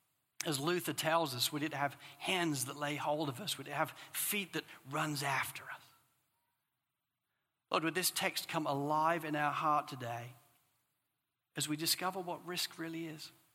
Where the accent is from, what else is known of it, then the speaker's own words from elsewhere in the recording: England, United Kingdom; Growing up in England, it kind of threw me out for some time